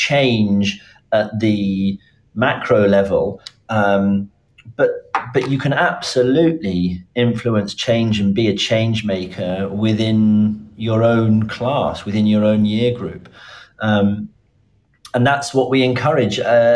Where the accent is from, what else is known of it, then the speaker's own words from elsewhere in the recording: United Kingdom; I am born and raised in Britain